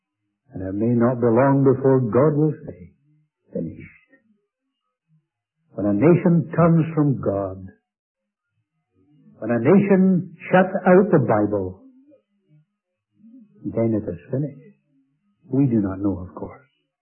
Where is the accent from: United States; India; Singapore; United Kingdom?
United Kingdom; And though I come from Britain, and I guess that's no secret